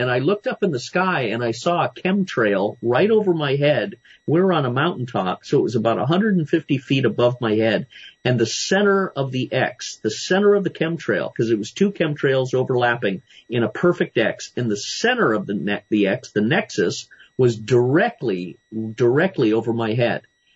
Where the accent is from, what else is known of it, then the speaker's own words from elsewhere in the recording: Scotland, United Kingdom; it's because of my Scottish upbringing, my temperament, I was born in Scotland, I have this Scottish fight in me.